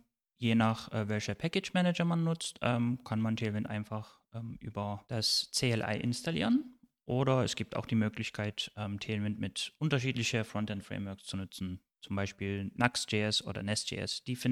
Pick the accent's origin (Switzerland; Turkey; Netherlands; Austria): Turkey; now in Dresden, Germany; Ich komme aus der Türkei und wohne seit ungefähr 12 Jahren in Deutschland.